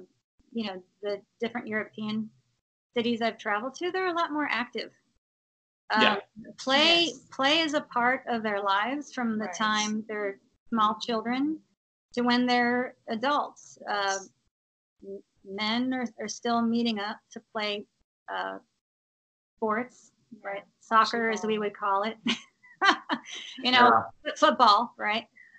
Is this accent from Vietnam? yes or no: yes; Vietnam; I grew up in Vietnam, where as an elder, you know, there's a lot of respect that's inherent to aging and as an older person.